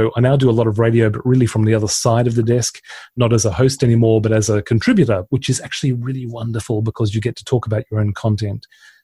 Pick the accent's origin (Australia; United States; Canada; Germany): Australia; moved away as an adult; now in United Kingdom; Because I sounded English, even though I was born in Australia.